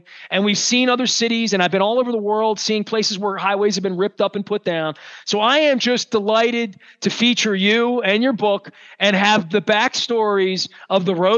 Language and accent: English; Dundalk, Maryland, United States; I'm from Dundalk. I was born in 68.